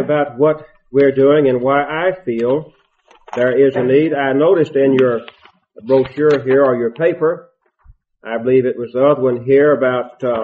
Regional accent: Cheapside, Texas, United States; born there; I'm proud to be a Texan. You'd never know it, but I am. I'm glad I was born in Texas, Cheapside to be exact, about 80 miles west of here

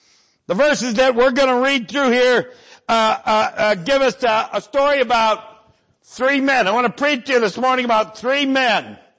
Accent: Ohio, United States; I'm from Ohio. It's January. And I'm in San Antonio, Texas.

